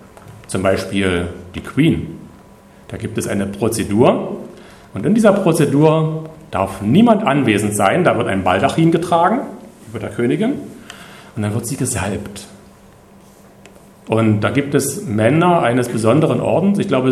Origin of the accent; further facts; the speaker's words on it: Guben, Brandenburg, Germany; in meiner Heimatstadt Guben